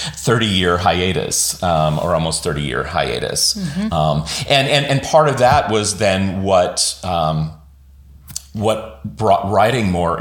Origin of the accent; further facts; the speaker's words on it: Washington, United States; I grew up in Washington State doing regional and community theater starting at the age of 8.